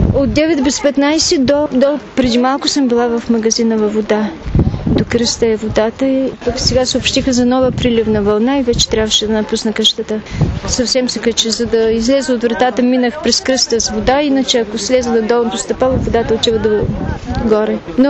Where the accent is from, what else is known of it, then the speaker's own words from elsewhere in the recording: Ruse, Ruse Province, Bulgaria; Аз съм от Руси и нямаме.